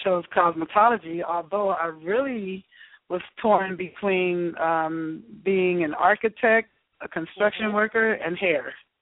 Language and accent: English; California, United States; born and raised in California. I started doing hair when I was 11 years old.